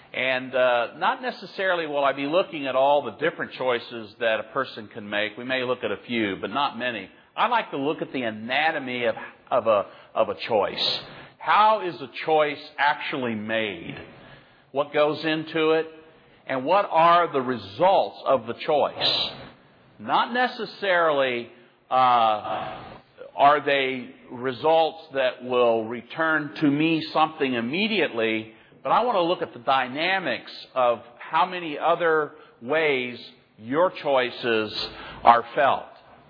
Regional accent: Little Rock, Arkansas, United States; I'm from Little Rock, Arkansas

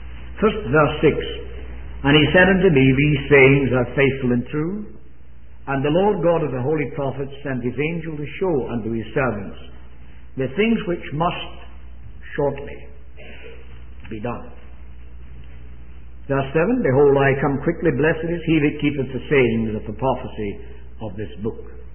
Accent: Scotland, United Kingdom; I should tell you I come from Scotland, in case you might not know.

